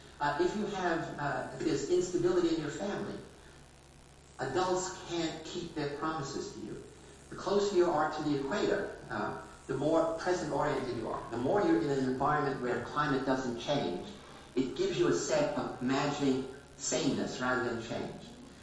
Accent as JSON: {"language": "English", "region": "Sicily", "country": "Italy", "said": "And so my family is Sicilian, and I come from Sicily. I go back every year."}